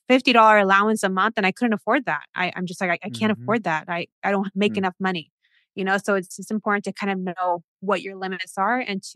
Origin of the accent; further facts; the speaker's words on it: United States; And now I say with my chest, I'm bicultural. I'm both. I'm Mexican American.